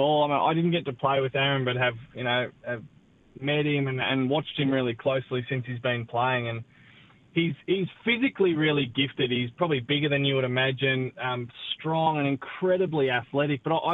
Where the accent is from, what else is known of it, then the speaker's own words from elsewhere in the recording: Ireland; I'm Irish